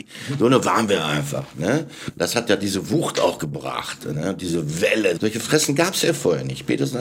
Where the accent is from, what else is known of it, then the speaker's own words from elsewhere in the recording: France; Ich bin ja Franzose, ich verstehe das natürlich.